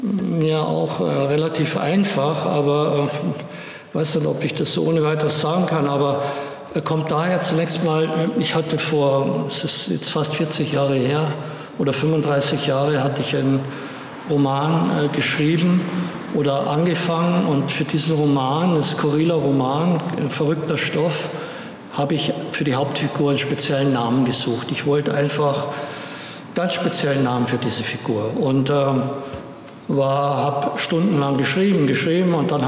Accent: Bavaria, Germany; meine Heimat ist eben auch, das zweite Standbein ist eben auch Bayern, die Oberpfalz, wo ich aus einem kleinen Dorf stamme.

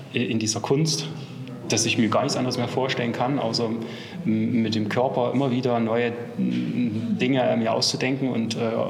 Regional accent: Leipzig, Saxony, Germany; Ich bin ursprünglich aus Leipzig, Sachsen. Da bin ich auch geboren.

